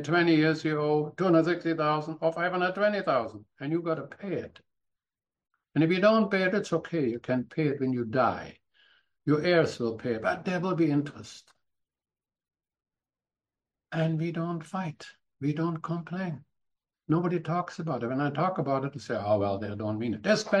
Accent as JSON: {"language": "English", "country": "Germany", "moved": "as an adult", "lives_now": "Canada", "said": "Now, when I came from Germany, this is not what we did. People rented."}